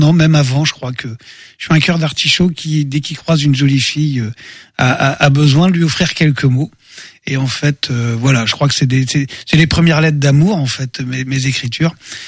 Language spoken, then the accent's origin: French; Angers, Pays de la Loire, France; Je suis né à Angers, je suis un angevin de pure souche en fait.